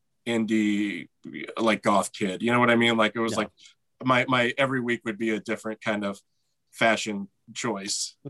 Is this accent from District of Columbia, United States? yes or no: no; Ennis, Texas, United States; also born or lived in Houston; I mean, I was born in Houston, but I lived primarily like south of Dallas in a very small Texas town called Ennis, Texas.